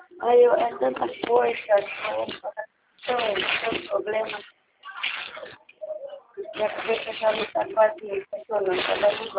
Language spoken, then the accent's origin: Portuguese; Santa Bárbara d'Oeste, São Paulo, Brazil; now in Americana, Brazil; que eu sou de Santa Bárbara, né?